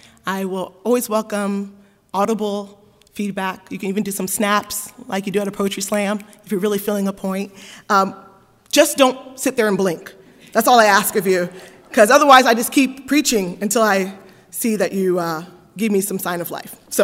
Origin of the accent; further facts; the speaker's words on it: Miami, Florida, United States; Originally, I'm from Miami, Florida, and I grew up in a Pentecostal church